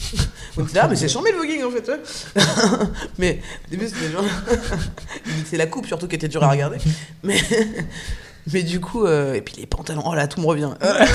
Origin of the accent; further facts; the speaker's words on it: Clichy, Île-de-France, France; born there; en tant que Française qui suis née en France le 3 octobre 1986 à Clichy